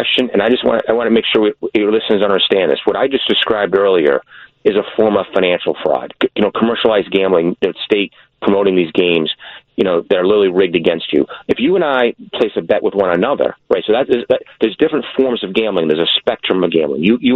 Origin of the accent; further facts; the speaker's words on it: Massachusetts, United States; I'm from Massachusetts originally. You know, the state lottery was like the paint on the wall.